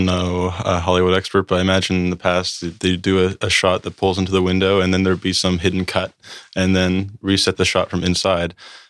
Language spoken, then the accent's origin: English; Canada; as a Canadian, I was seeing drones in the industry take off in my home country